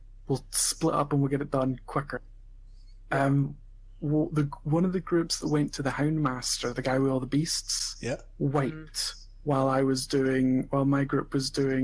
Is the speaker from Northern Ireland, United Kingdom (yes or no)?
no; Scotland, United Kingdom; It's fine, I'm Scottish. I don't actually care about the British.